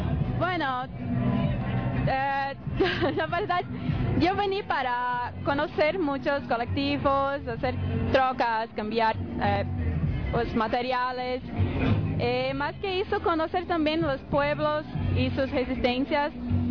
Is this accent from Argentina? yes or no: no; Recife, Pernambuco, Brazil; Spanish is a second language; soy del nordeste de Brasil, una ciudad que se llama Recife